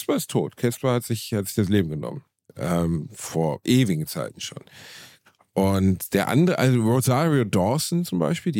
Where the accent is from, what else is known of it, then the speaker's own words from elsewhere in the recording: Gelsenkirchen, North Rhine-Westphalia, Germany; mit dem Leben in Gelsenkirchen-Rotthausen, wo ich herkomme, nun mal wirklich nicht viel zu tun hatte.